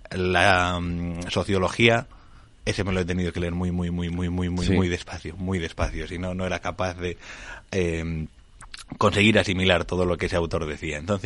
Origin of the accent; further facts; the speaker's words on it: Galicia, Spain; Soy gallego.